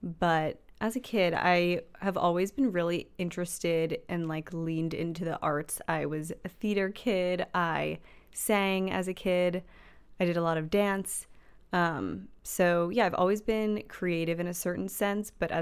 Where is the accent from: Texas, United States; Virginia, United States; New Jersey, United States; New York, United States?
New York, United States; Long Island; I grew up in Long Island, New York, so my mind immediately goes there. But I split my time in New York City as well.